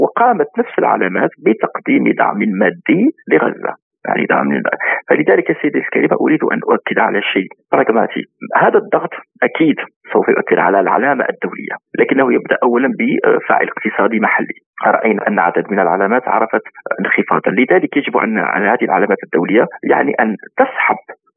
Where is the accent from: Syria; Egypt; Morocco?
Morocco; لا يعترف به في المغرب كمغربي